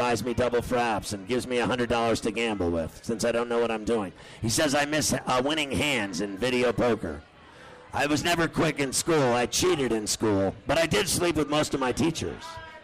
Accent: Pittsburgh, Pennsylvania, United States; I used to call them Jody's when I grew up in Pittsburgh.

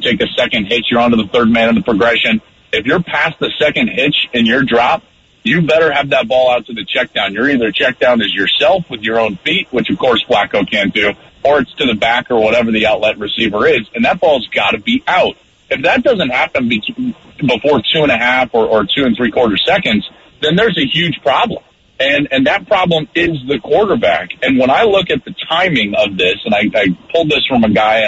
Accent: Denver, Colorado, United States; as soon as they heard I was from Denver originally and knew I was a Bronco fan

